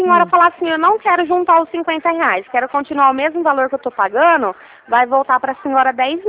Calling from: Ribeirão Preto, São Paulo, Brazil; Eu tô aqui da Central de Ribeirão Preto

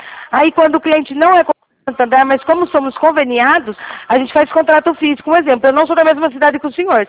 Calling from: Rio Claro, São Paulo, Brazil; Eu falo aqui de Rio Claro, São Paulo.

